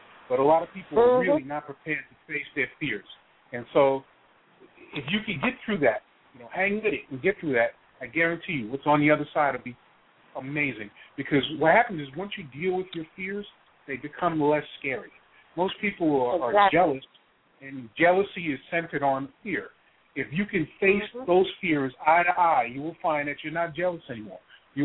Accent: New York, United States; And I was living in New York. I grew up in New York.

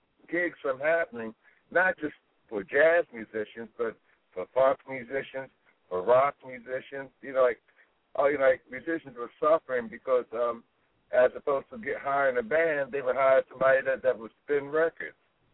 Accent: Philadelphia, Pennsylvania, United States; Well, I was born in Germantown Hospital, but I grew up in North Philly.

